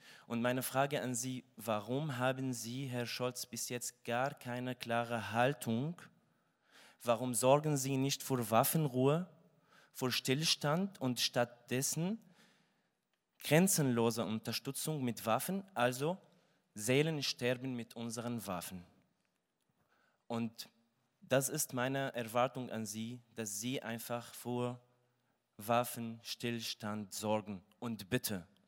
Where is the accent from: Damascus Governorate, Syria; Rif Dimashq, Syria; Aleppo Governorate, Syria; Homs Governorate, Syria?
Damascus Governorate, Syria; Damascus; now in Germany; Ich komme ursprünglich aus Damaskus. Seit 2015 lebe ich in Deutschland